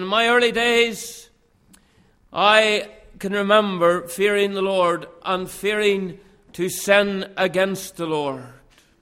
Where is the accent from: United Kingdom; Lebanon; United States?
United Kingdom; Cullybackey, Northern Ireland; born there; And I was born in Cullibaghy, just outside of Ballymena.